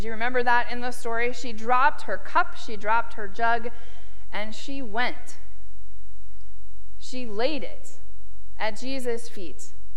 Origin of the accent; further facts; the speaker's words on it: Nebraska, United States; when I was growing up in Nebraska, my brother and I, on a hot summer day, we would run outside to the end of the hose